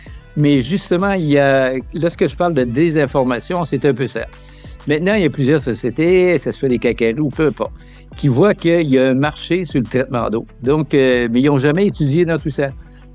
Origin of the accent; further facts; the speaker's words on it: Quebec, Canada; now in Marie-Galante, France; Moi, je suis basé à Marie-Galante. Même si je suis Québécois, ça fait 30 ans que je suis aux Antilles.